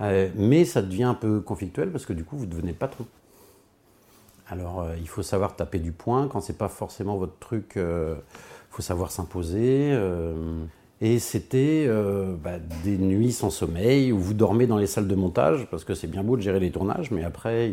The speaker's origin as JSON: {"language": "French", "region": "Île-de-France", "country": "France", "tie": "born or raised there", "said": "50 ans. Toute ma famille vient d'ici, c'est-à-dire Beaulieu-les-Loches, en Indre-et-Loire. Je suis né à Versailles, j'ai grandi dans les Hauts-de-Seine."}